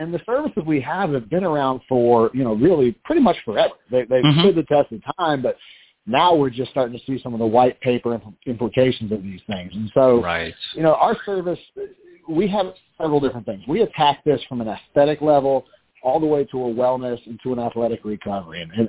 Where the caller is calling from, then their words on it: Baton Rouge, Louisiana, United States; I'm calling from Baton Rouge, Louisiana this morning.